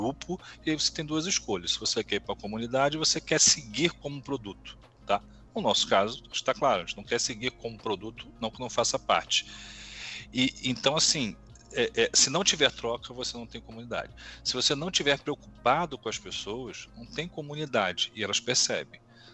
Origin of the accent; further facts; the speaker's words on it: São Paulo, Brazil; Pô, sou aqui de São Paulo, precisa ter mais eventos aqui.